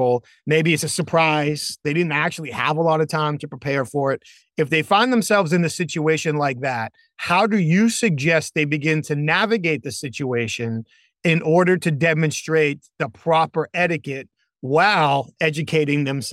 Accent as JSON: {"language": "English", "region": "New England", "country": "United States", "said": "I'm from New England. My wife is from Alabama."}